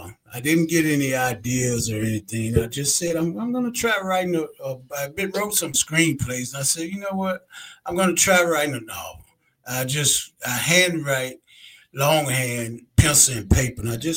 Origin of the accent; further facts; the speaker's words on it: Montgomery, Alabama, United States; Although I do go back to Montgomery, Alabama, and, you know, that's where I was raised, born.